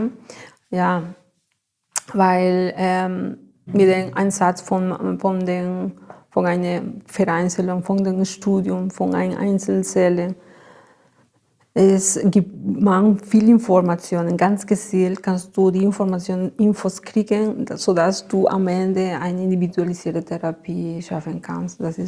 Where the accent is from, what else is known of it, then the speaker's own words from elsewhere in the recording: Ayacucho, Peru; German is a second language; now in Germany; weil ich komme aus Ayacucho. Ne? Das ist eine Stadt von den Anden. Und da habe ich viele Freunde und Familien auch.